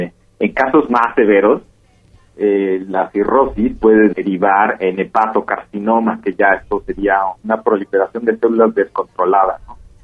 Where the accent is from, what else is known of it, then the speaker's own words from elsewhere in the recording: Mexico; los mexicanos tenemos algunos polimorfismos de un solo nucleótido